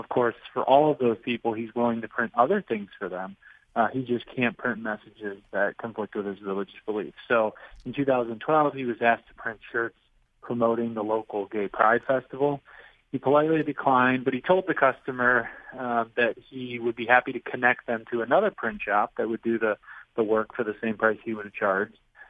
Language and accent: English; Ohio, United States; So I grew up in the Northeast Ohio area, and so Cleveland and Akron, that whole area is very familiar to me.